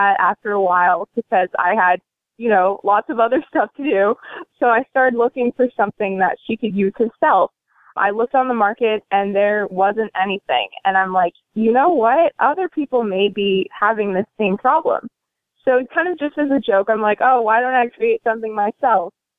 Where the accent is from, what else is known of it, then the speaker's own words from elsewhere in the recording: San Luis Obispo, California, United States; I am from San Luis Obispo, California. Born here and grew up here my whole life. And I'm in love with this community.